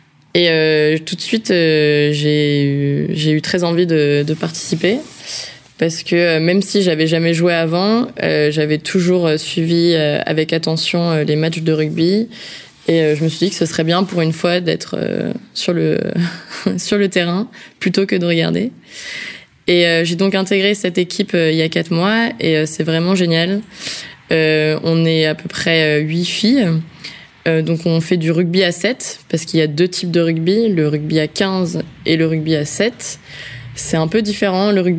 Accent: Paris, Île-de-France, France; also born or lived in Berlin; J'ai 26 ans. Je suis française. Je suis née à Paris. Ma mère est allemande, mais mon père est français. Donc j'ai grandi à Paris, j'ai fait mes études à Paris aussi, et en partie en Allemagne, à Berlin.

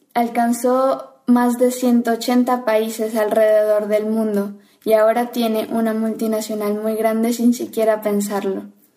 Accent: Colombia; now in Austria; soy estudiante de intercambio. Vengo de Colombia.

